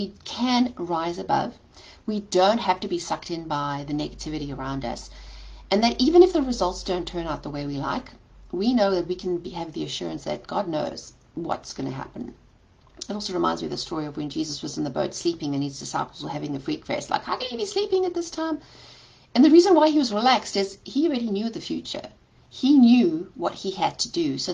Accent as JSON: {"language": "English", "country": "South Africa", "tie": "born or raised there", "moved": "yes", "said": "growing up in South Africa and the trauma I had to go through as a child"}